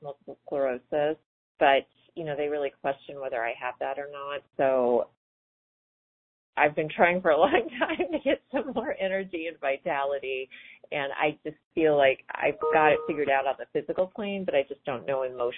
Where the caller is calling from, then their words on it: Avon, Indiana, United States; from Avon, Indiana